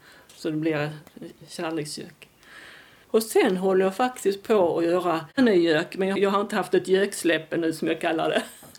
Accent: Ängelholm, Skåne, Sweden; för jag är från Ängelholm

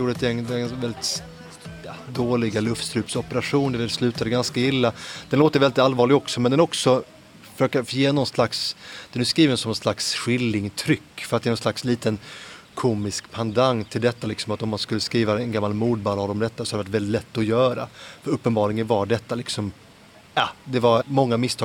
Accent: Helsingborg, Skåne, Sweden; also born or lived in Södertälje; now in Lund, Sweden; Nej, jag föddes i Södertälje och växte upp lite grann där och så mycket i Helsingborg faktiskt. Så jag kom till Lund först när jag började studera.

